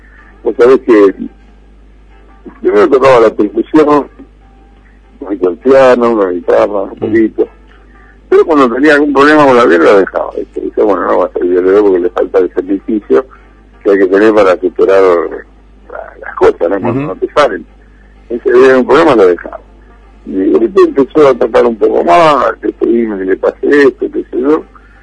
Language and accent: Spanish; Villa Diamante, Buenos Aires Province, Argentina; also born or lived in Monte Grande; nací en Monte Grande, me crié en Villa Diamante, hasta los 10 años, después por las inundaciones nos volvimos a Monte Grande.